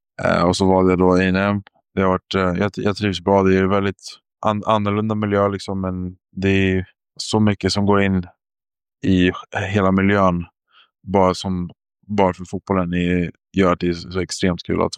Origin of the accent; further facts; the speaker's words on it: Stockholm, Stockholm County, Sweden; now in United States; Jag är född och uppvuxen i Stockholm och spelade vanlig fotboll hela min uppväxt